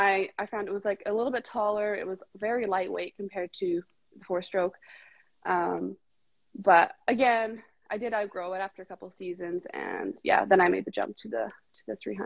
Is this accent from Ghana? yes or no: no; Alberta, Canada; I'm from Central Alberta. I was born and raised in this area.